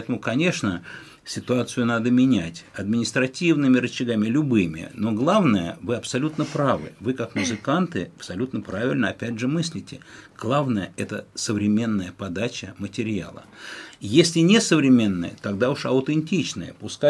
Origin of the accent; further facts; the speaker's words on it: Vologda, Vologda Oblast, Russia; also born or lived in Moscow; Вот я родился в Москве. Мое детство прошло в Вологде.